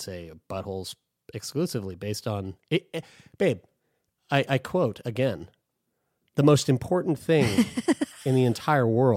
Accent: St. John's, Newfoundland and Labrador, Canada; I'm from St. John's, Newfoundland.

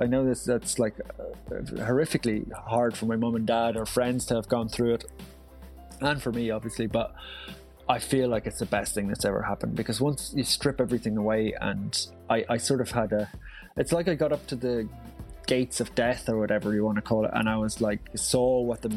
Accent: Brussels, Brussels-Capital Region, Belgium; also born or lived in Tyrone, Northern Ireland; I grew up in Brussels, but was born in the north in Tyrone. And yeah, I've kept the, I mean, all my friends were Irish growing up abroad. But yeah, the accent is still there, but it gets stronger, I think, as the closer I get to home.

